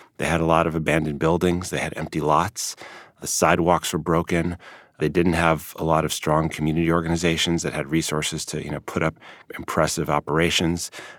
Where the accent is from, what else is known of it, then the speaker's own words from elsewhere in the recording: Chicago, Illinois, United States; I grew up in Chicago